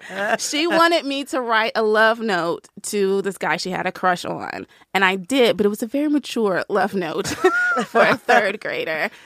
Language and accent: English; Nashville, Tennessee, United States; So I was, and I grew up in the South. I'm from Nashville.